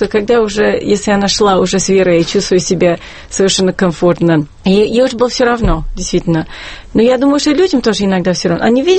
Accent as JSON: {"language": "Russian", "country": "United States", "tie": "born or raised there", "said": "Конечно, я жила. Я выросла в Америке."}